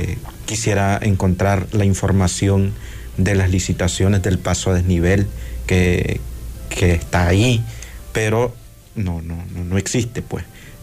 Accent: Nandaime, Granada, Nicaragua; A propósito, yo soy de Nandaime, pero es un sitio web pobre.

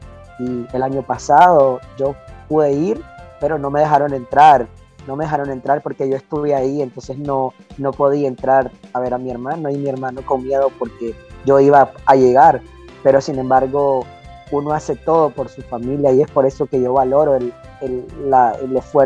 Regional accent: Nicaragua; Desde acá estoy soñando en un retorno a Nicaragua, en regresar a Nicaragua, porque yo soy nicaragüense y a mí nadie me va a decir que no soy nicaragüense.

